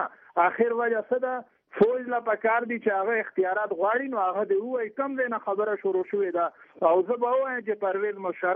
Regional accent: Afghanistan; زه هم افغان یم

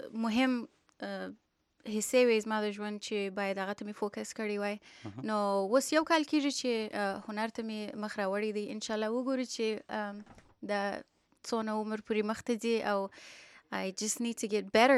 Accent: Kandahar, Afghanistan; born or raised there; also born or lived in Kabul; now in United States

